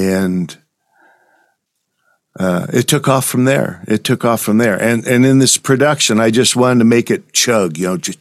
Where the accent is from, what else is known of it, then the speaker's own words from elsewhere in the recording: North Platte, Nebraska, United States; Well, I come from North Platte, Nebraska. North Platte is a railroad town. It's a company town.